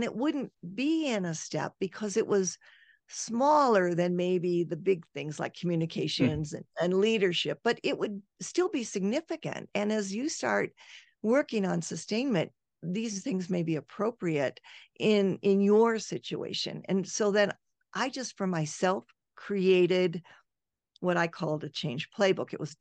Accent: United States; especially when I was overseas working as an American, as a female in heavy industry

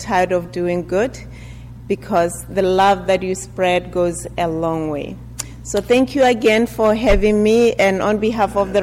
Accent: Botswana; I'm from Botswana, so I did not come here as a refugee.

